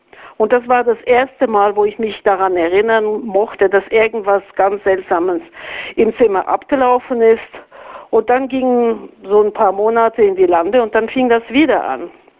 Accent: Auvergne-Rhône-Alpes, France; born or raised there; moved away

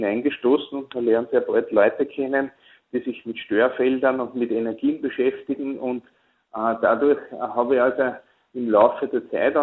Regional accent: Lower Austria, Austria; born there; Ich bin gebürtiger Niederösterreicher, habe dann in Innsbruck mein Studium gemacht

